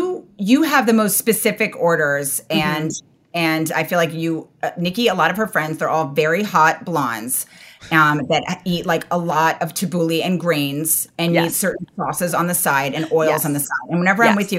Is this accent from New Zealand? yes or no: no; New York, United States; People can tell immediately I'm from New York when I'm in LA.